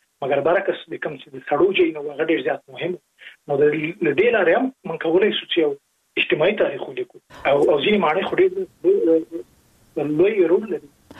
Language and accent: Pashto; Jalalabad, Nangarhar, Afghanistan; زه په جره لابات کې لوی سوی